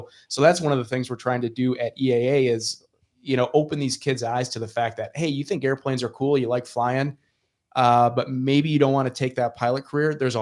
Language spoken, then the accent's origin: English; Wisconsin, United States; I'm born and raised in Wisconsin, but I went up there for school.